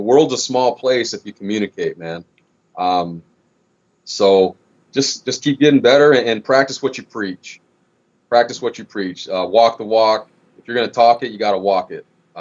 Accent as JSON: {"language": "English", "region": "Michigan", "country": "United States", "tie": "born or raised there", "said": "I grew up in Michigan, hard work."}